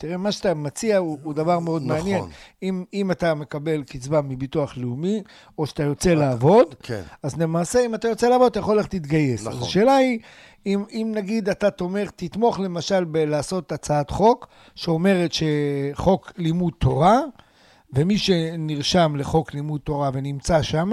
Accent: Or Yehuda, Tel Aviv District, Israel; אני גדלתי באור יהודה, כן. גדלתי הרבה שנים באור יהודה.

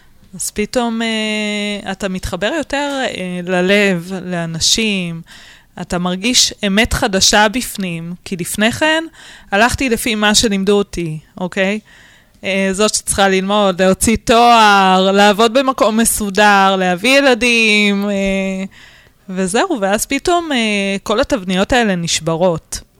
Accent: Ramat Gan, Tel Aviv District, Israel; אני גדלתי ליד מס הכנסה, גדלתי בניין לידם, ברמת גן

